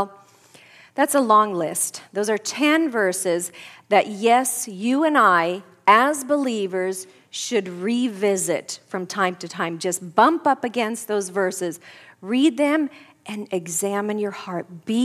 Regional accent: Sweden; English is a second language; Growing up in Sweden

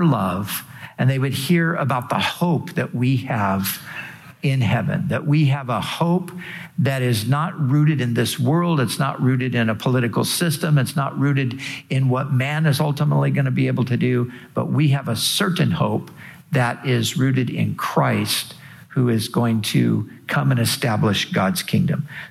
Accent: Costa Mesa, California, United States; I rarely say Costa Mesa. Sometimes I do. But, you know, you might say, oh, we're from Los Angeles.

